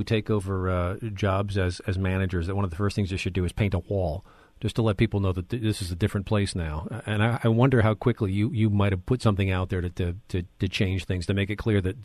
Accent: New York, United States; I'm actually from the New York area originally

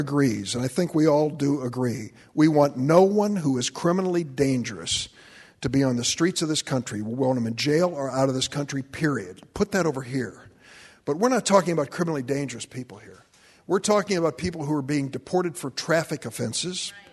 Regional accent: East St. Louis, Illinois, United States; grandfather had chosen the St. Louis choice instead of the Chicago choice, and that's why I ended up growing up in East St. Louis, in the Lithuanian community.

